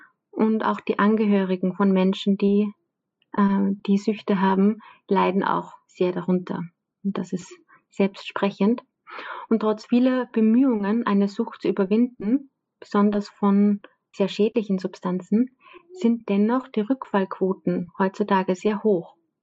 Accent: Lower Austria, Austria; ich komme aus Niederösterreich

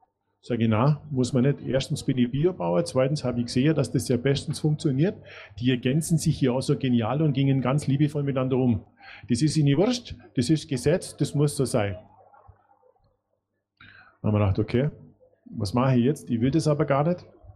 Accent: Augsburg, Bavaria, Germany; born there; ich bin jetzt kein direkt geborener Österreicher, ich bin am Rande von Österreich geboren, in Augsburg.

